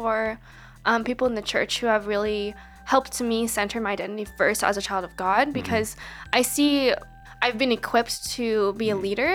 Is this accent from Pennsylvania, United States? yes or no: no; California, United States; as an Asian American woman growing up in the Bay Area, lived throughout my life